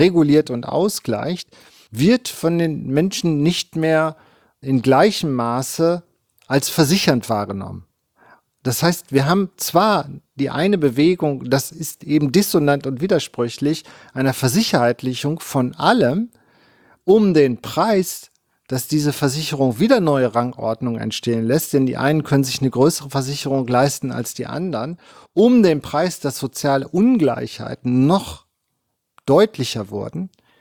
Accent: East Germany, Germany; now in Bielefeld, Germany; Ich war ja im Osten und als ich nach Bielefeld gekommen bin, habe ich zur Verunsicherung meiner Studierenden immer gesagt, ich bin Ossi.

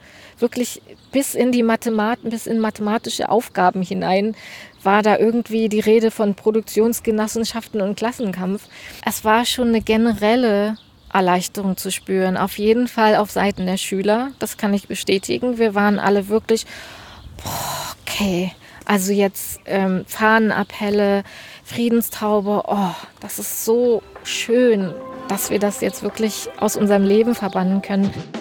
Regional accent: Germany; meine Kindheit in der DDR in den 80ern.

